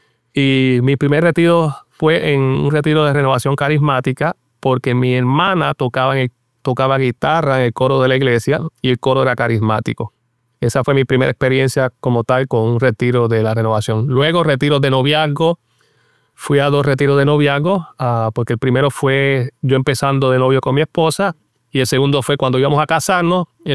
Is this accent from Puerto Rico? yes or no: yes; Río Grande, Puerto Rico; also born or lived in Santurce; Y prácticamente crecí en Río Grande. Por eso siempre digo que soy de Río Grande, aunque haya nacido en Santurce.